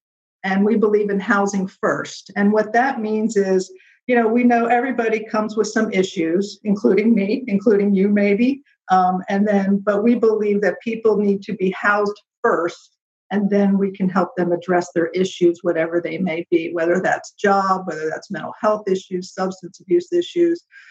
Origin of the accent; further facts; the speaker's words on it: Bradenton, Florida, United States; also born or lived in Gainesville; now in St. Petersburg, United States; Well, I am almost a Florida native. My family moved here when I was a child, and I grew up in Bradenton. Then I went to the University of Florida and lived in Gainesville, Florida for 32 years.